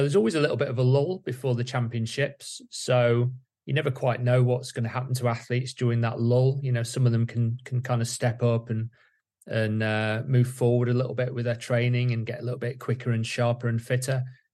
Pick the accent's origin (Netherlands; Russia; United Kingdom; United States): United Kingdom; Being a Brit, you know, I'll be hoping